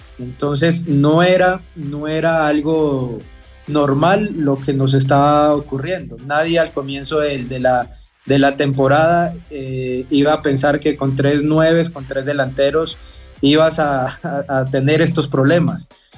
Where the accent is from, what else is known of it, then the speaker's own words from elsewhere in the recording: Colombia; Como colombiano lo digo, he buscado en mi país